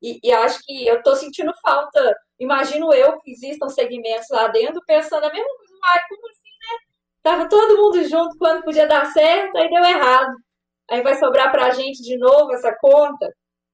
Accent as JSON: {"language": "Portuguese", "region": "Minas Gerais", "country": "Brazil", "said": "mas também sou mineiro, né?"}